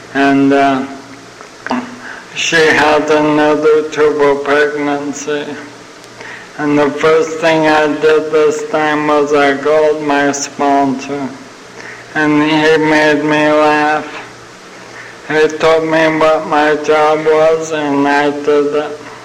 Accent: San Diego, California, United States; born there; My dad was in the Navy for 23 years, so I've moved around a bit. But I was born in San Diego.

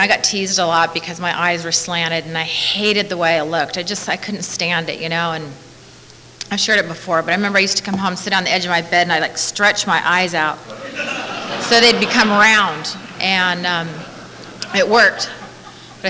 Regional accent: San Bernardino, California, United States; Well, I'm Eskimo. The other half is German and Irish. I grew up in San Bernardino.

